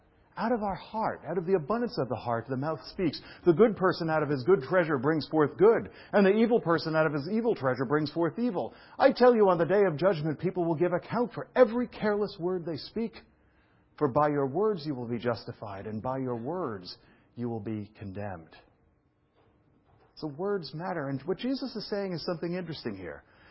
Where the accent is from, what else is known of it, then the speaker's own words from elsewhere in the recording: Brooklyn, New York, United States; accent: Brooklyn; It's like, where's my Brooklyn accent? It's only there when I drive. And I think it's true. Some weird … comes out again.